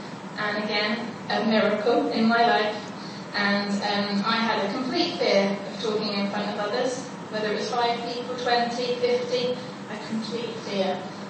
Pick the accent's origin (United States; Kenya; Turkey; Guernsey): Guernsey; Now, I grew up in Guernsey, but I also grew up abroad, so I love to travel